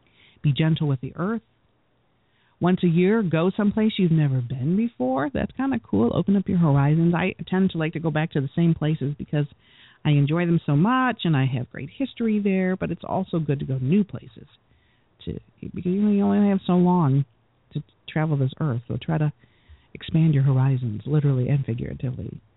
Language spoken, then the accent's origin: English; Michigan, United States; I just love Petoskey Stones because I'm from Michigan, and they're all unique